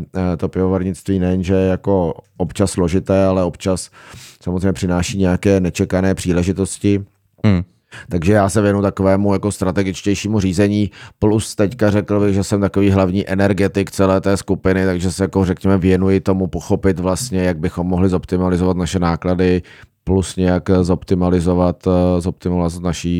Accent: Prague, Czechia; Na to, že jsem Pražák a narodil jsem se v Praze

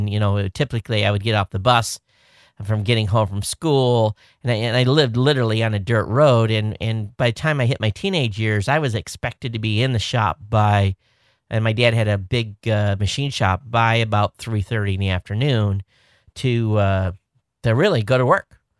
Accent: Quincy, Michigan, United States; I mean, I grew up in Southern Michigan. For those of you watching, I lived at the bottom of the state, stone's throw from the Indiana state line in a small town called Quincy.

